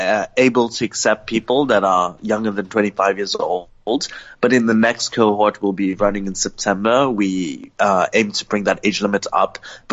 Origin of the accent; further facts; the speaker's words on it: South Africa; I'm from South Africa, but I was very lucky to study in the UK, where I studied artificial intelligence and machine learning at the University of Edinburgh and the University of Cambridge.